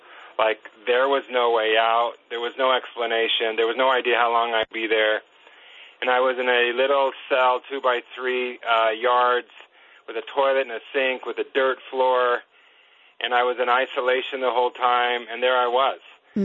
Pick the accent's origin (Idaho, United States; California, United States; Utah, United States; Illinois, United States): California, United States; Yeah, I grew up in California, and I grew up in a church